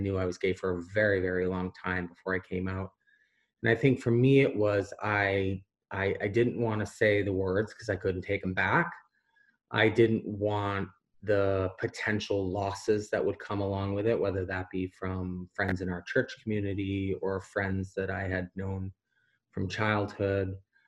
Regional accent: Massachusetts, United States; And I think for me, growing up in Massachusetts, at a time where there was no GSA at our high school

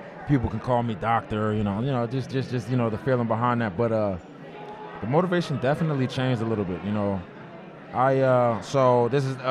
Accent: New Jersey, United States; I'm a New Jersey native. I'm from the North Orange, Essex County area of New Jersey. Grew up in a fairly rough neighborhood

